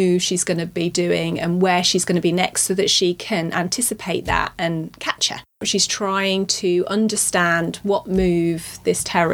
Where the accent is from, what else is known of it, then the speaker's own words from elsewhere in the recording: Norwich, East of England, United Kingdom; I'm actually from Norwich, so a lot of it was quite familiar to me.